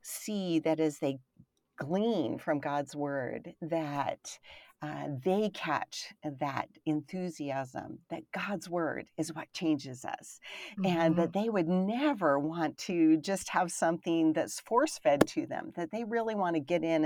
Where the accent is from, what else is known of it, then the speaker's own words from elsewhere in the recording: Idaho, United States; also born or lived in California / Kansas; now in Kentucky, United States; We're from Idaho, but we have been in churches in Idaho and in California and for a short time in Kansas, but and now in Kentucky.